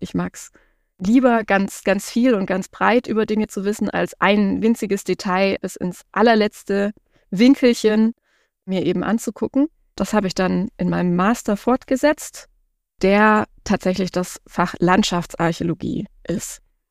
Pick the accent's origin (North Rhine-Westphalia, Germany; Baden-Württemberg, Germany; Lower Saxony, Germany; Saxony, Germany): Baden-Württemberg, Germany; Also ich komme auch aus Baden-Württemberg